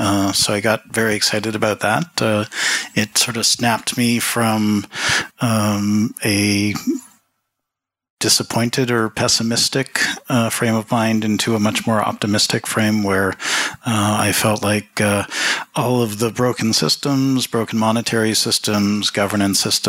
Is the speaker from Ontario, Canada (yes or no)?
yes; Toronto, Ontario, Canada; So I grew up in Toronto.